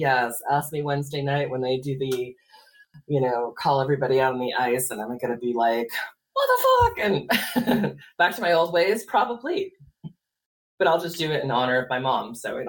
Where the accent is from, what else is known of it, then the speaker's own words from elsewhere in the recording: California, United States; we grew up on … being Bay Area girl and all that kind of stuff.